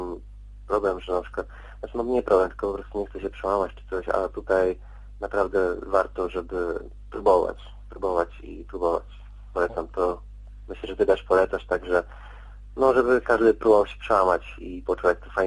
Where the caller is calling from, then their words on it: Subcarpathian Voivodeship, Poland; Jestem z Podkarpacia i mam 18 lat.